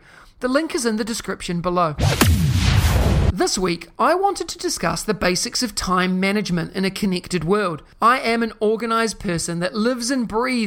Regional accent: New Zealand; EP was created in my home country of New Zealand 12 years ago

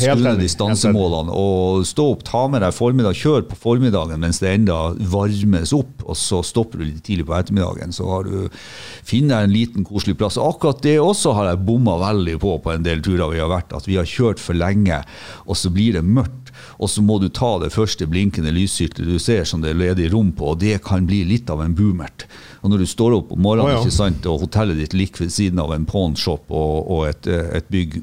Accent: Tromsø, Troms, Norway; Og jeg har nevnt noe flere ganger at jeg kommer fra Tromsø.

